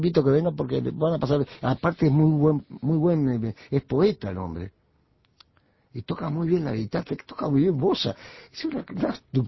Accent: Montevideo, Uruguay; also born or lived in Mercedes; yo nací en Mercedes, a los 4 años me trajeron a Montevideo

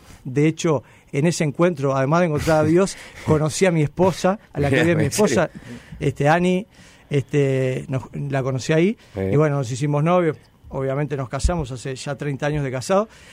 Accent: Montevideo, Uruguay; born there; Yo nací en Anzani, Avenida Italia, cerca de lo que es Avenida Italia y propio.

